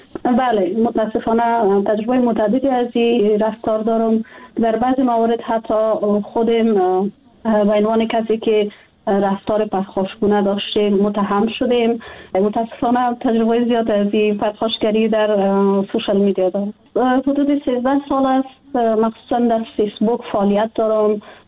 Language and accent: Persian; Afghanistan; جدا از اینکه وطنم است، خانواده مجا است، دوستای ما هستن، ما در افغانستان شدیم، تحصیل کردیم، کار کردیم،